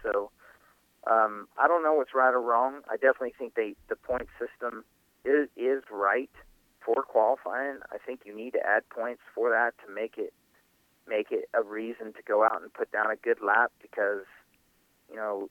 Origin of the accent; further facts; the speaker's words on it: Indianapolis, Indiana, United States; But I am from Indy.